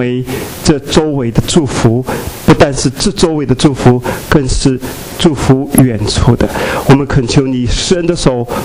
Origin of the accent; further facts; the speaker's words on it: Ningbo, Zhejiang, China; moved away as an adult; now in Changchun, China; 那我是从东北长春过来的，我老家是浙江宁波人。94年到长春读书，96年在那边蒙恩得救